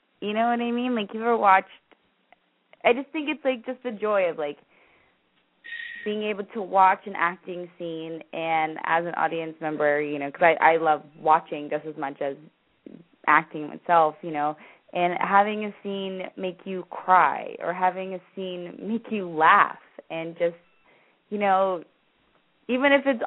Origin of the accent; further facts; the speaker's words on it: Houston, Texas, United States; now in Los Angeles, United States; Because I grew up in Houston where there's tons of diversity